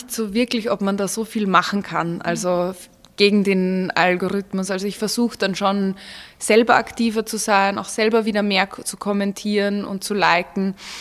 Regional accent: Vienna, Austria; eigentlich bin ich in Wien aufgewachsen und geboren und ich mag Wien auch wirklich sehr gerne

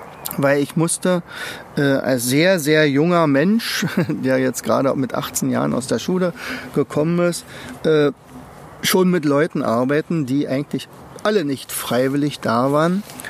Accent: East Germany, Germany; ich komme ja aus der DDR

